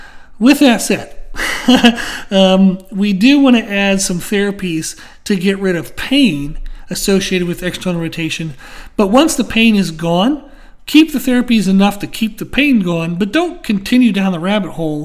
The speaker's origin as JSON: {"language": "English", "region": "Pennsylvania", "country": "United States", "tie": "born or raised there", "said": "I grew up near Pittsburgh, so I'm familiar with the Steelers."}